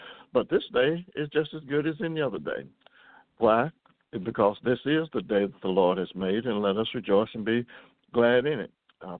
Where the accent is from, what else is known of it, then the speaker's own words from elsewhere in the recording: Kentucky, United States; I'm from Kentucky, and we're not north, but we're not south either.